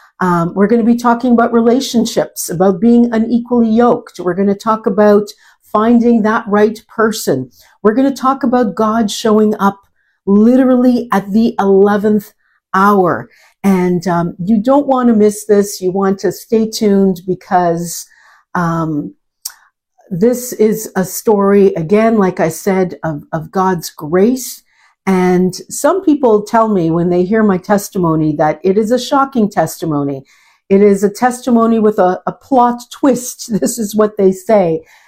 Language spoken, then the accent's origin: English; Montreal, Quebec, Canada; I was born and raised in Montreal. I have a Slovenian background. I only have one sister. There was just a four of us. And I grew up in a very religious home. My mother, my parents were Catholic